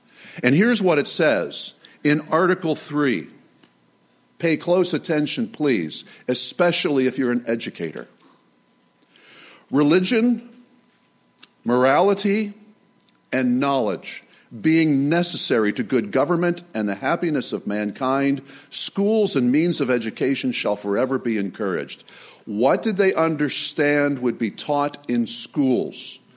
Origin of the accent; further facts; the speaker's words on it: United States; I grew up in the North, come from an old abolitionist family from Pennsylvania.